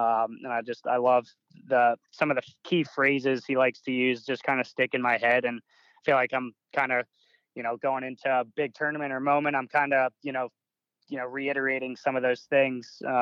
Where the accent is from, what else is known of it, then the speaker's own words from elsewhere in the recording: Maryland, United States; Obviously growing up in Maryland, I wouldn't even play golf in the winter.